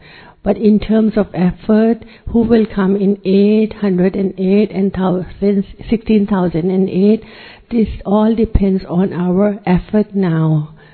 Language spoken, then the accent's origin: English; Thailand; from Thailand